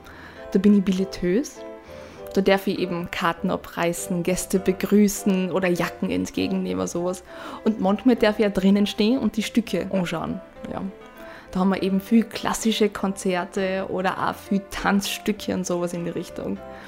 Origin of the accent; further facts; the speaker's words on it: Salzburg, Austria; now in St. Pölten, Austria; Ich komme aus dem Land Salzburg und wohne seit September hier da in St. Pölten